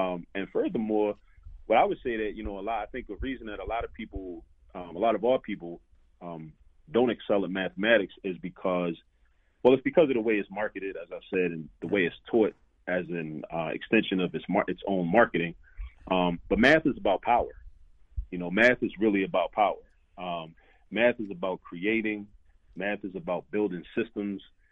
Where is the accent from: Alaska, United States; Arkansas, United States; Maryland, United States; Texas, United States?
Maryland, United States; Baltimore; from my firsthand experience growing up in the Baltimore City public school system